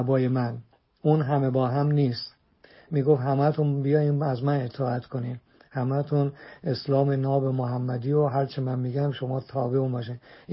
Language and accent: Persian; Iran; همه ما ایرانی هستیم، از آلمان، هلند، فرانسه، بلژیک، اتریش، انگلیس